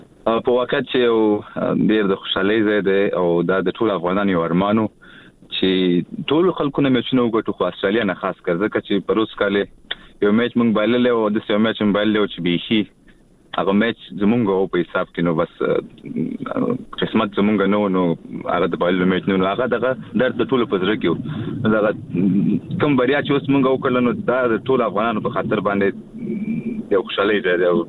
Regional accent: Afghanistan; مونږ افغانان یو

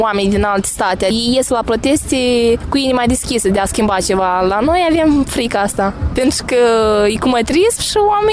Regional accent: Cahul District, Moldova; Dacă să luăm după Constituție și după documente, acți, suntem moldoveni. Dacă luăm după istorie, ne considerăm români.

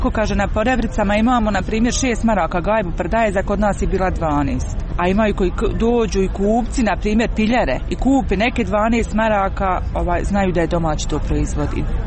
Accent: Modrički Lug, Republika Srpska, Bosnia & Herzegovina; ja sam iz Modričkog luga, znači okolina Doboja, dol Broda, Gledačca, Ošamca, znači osako.

